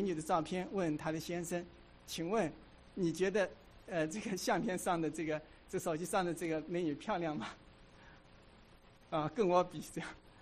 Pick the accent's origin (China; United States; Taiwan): China; 有的时候我们中国人真的很会很会说一些很含糊其辞的话啊